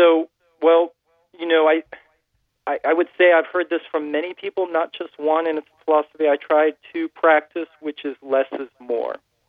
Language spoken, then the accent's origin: English; Columbus, Ohio, United States; I grew up in Columbus, Ohio, or anything anyone around me was doing.